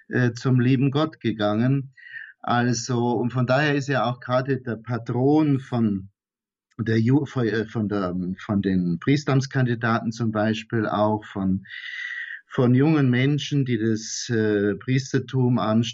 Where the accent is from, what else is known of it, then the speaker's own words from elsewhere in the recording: Bavaria, Germany; in der Nähe meiner Heimatstadt zu Gast in Schwarzenfeld.